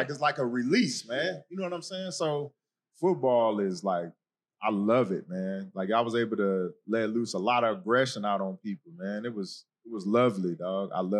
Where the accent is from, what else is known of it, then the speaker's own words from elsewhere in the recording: Detroit, Michigan, United States; So, you know, growing up in Detroit and then having that type of structure and not really having no father figure like that, because my dad went to prison when I was like 4.